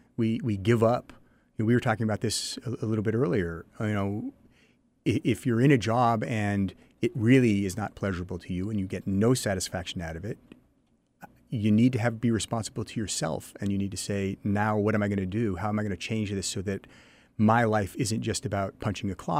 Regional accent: Seattle, Washington, United States; also born or lived in New York; I grew up in Seattle, went to Sherwood High School, go T-Birds. and I moved to New York and went to college in New York and stayed there for 18 years and moved back to Seattle in 2001

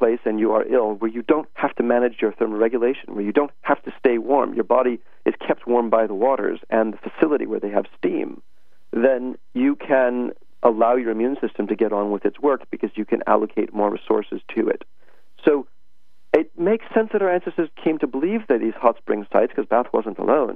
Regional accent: United States; now in United Kingdom; I'm an American who's been living in the UK for an extraordinarily long period of time.

